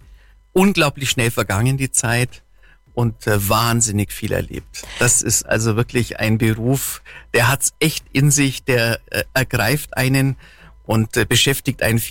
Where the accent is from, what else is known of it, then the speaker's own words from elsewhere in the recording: Kaufbeuren, Bavaria, Germany; born there; Ich bin in Kaufbeuren geboren und zwar an Heiligabend 1964. Mitten in der Nacht, 22.52 Uhr. Und mehr Kaufbeurer geht dann eigentlich gar nicht.